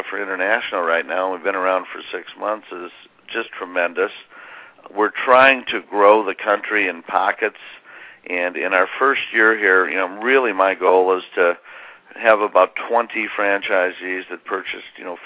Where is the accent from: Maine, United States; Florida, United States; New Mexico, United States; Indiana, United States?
Indiana, United States; We're both Hoosiers. We're from Indiana.